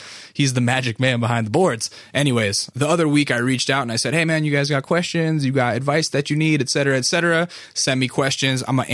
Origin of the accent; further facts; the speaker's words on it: North Pole, Alaska, United States; So first of all, I was raised in North Pole, Alaska. That is where my house is. That's where my family's address still is, right? North Pole, Alaska. It's not technically the North Pole. It is right outside of Fairbanks.